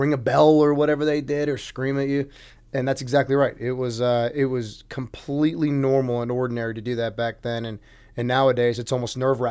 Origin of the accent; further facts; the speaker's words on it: Weston, Connecticut, United States; now in Atlanta, United States; So I am originally from Weston, Connecticut, small little New England town up in Fairfield County. And I lived there, the mid-90s, and then I moved down here right before the Olympics, and I've been in Atlanta ever since.